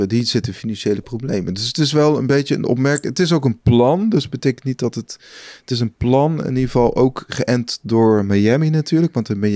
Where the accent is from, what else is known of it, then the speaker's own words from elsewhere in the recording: Netherlands; als Nederlanders weten we donders goed dat dat spaargeld niks meer oplevert.